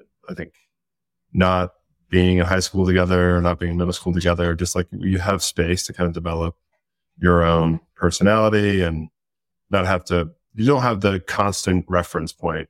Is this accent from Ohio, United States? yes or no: no; Salt Lake City, Utah, United States; I grew up in Salt Lake, one brother.